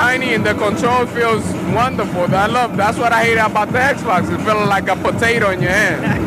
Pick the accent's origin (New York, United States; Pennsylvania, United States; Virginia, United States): New York, United States; Bronx; I'm from here, from the Bronx.